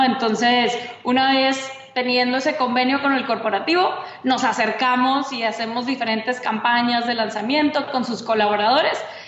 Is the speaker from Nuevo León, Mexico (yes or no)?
yes; Monterrey, Nuevo León, Mexico; crecimos jugando fútbol juntas en Monterrey, en México.